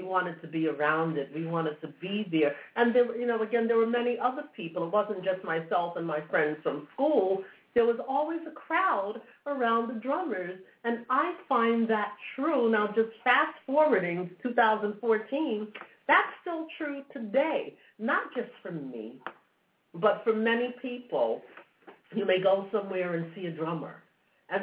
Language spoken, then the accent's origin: English; New York City, New York, United States; I grew up in New York City, and years ago, and I'm going back now over 40 years ago, all right, with this brief story.